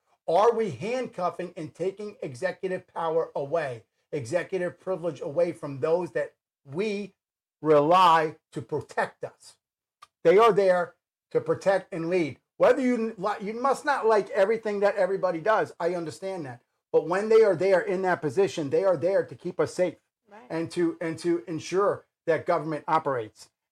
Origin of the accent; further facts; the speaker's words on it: New York, United States; also born or lived in New Jersey; I grew up in New York and North Jersey and saw everything that went on in New York and New Jersey.